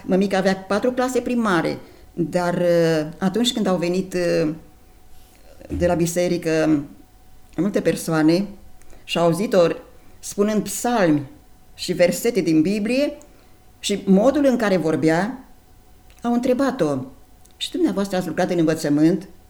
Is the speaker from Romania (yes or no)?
yes; Ciocănești, Romania; born there; Într-un sat, drag mie, satul Ciocănești, comuna Văleni, Călinești. Am fost 4 surori.